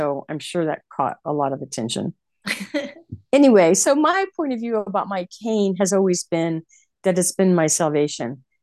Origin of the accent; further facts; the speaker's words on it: Montclair, New Jersey, United States; also born or lived in New York; now in Houston, United States; I basically lose my hometown, which is Montclair, New Jersey. We end up in Houston, Texas